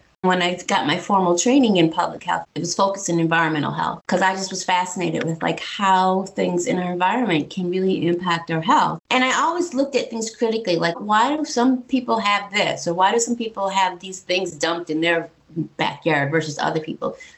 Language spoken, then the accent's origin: English; Buffalo, New York, United States; I started to put up a mirror and look at my own backyard of growing up in Buffalo